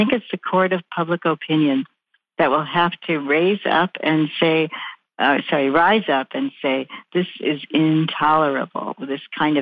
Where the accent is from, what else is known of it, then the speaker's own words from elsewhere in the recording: Chicago, Illinois, United States; Well, and then I'm from Chicago